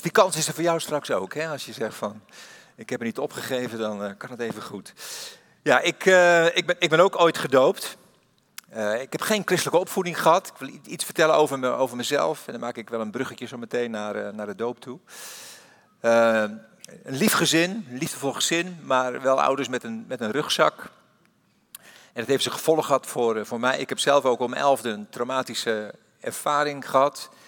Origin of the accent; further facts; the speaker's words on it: Amsterdam, North Holland, Netherlands; born there; Ik heb fysiotherapie gestudeerd in Amsterdam. En dat is de geboorteplaats waar ik geboren ben.